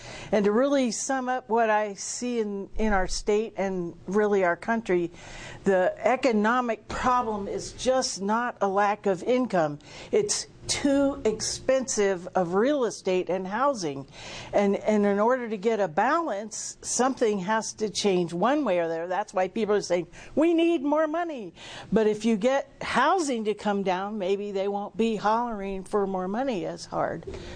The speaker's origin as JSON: {"language": "English", "town": "Eugene", "region": "Oregon", "country": "United States", "said": "we're from Eugene"}